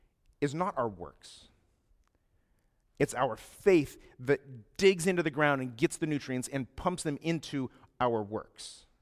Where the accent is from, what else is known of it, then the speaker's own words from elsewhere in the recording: Ohio, United States; And we were super excited because we're from Ohio. You don't grow oranges in Ohio.